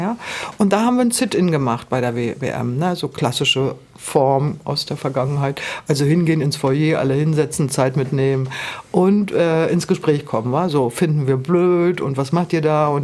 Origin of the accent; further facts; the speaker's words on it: East Germany, Germany; Ich komme jetzt aus dem Osten, bei uns galt auch mehr das Wort.